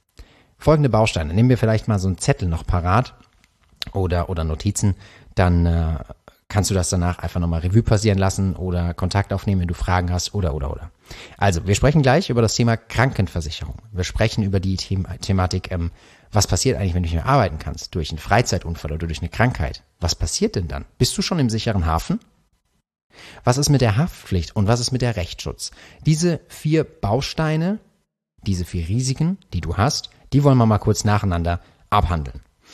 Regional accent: Karlsruhe, Baden-Württemberg, Germany; ich komme ja aus Karlsruhe und wir haben das Land Baden-Württemberg

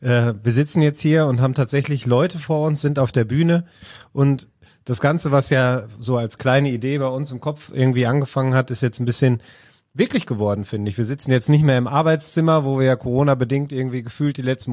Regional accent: Essen, North Rhine-Westphalia, Germany; now in Fröndenberg, Germany; Ich komme eigentlich aus Essen.

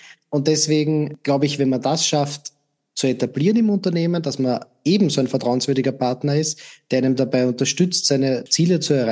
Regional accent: Austria; Als Österreicher und einem kleineren Land

